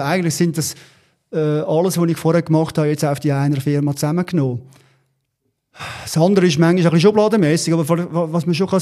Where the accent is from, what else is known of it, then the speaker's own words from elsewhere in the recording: Switzerland; weil bei uns in der Schweiz haben wir nach 2, 3, 4 Monaten schon bald nicht mehr gewusst, dass es eigentlich mal so eine Pandemie war.